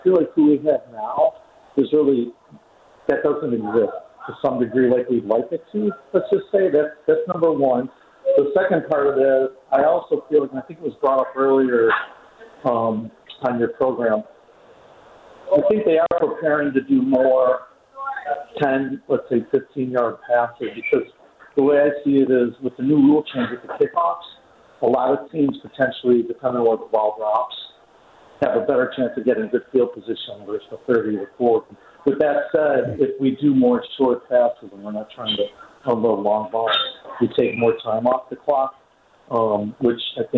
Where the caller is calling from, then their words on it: Connecticut, United States; Okay, I'm coming from Connecticut. I'm going to try and get there.